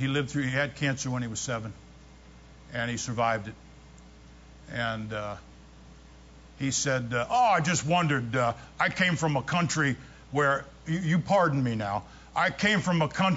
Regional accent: Ohio, United States; And I don't think it was just an Ohio thing. I was a kid growing up in Ohio. I don't think it was just an Ohio thing.

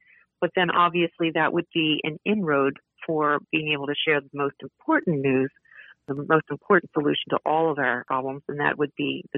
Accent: Wilmington, Delaware, United States; I grew up in the city of Wilmington, Delaware.

